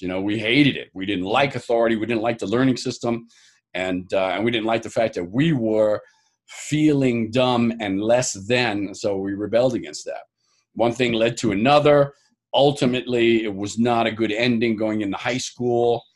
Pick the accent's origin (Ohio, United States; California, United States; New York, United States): New York, United States; And New York is beautiful. I love it. I go back often as much as possible. It's my hometown.